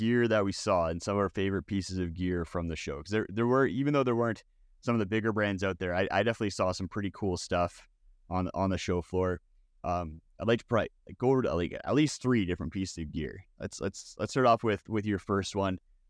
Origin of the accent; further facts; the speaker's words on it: Canada; And as a Canadian up here in the cold, like the thing that I've found the hardest to keep warm in the wintertime is my feet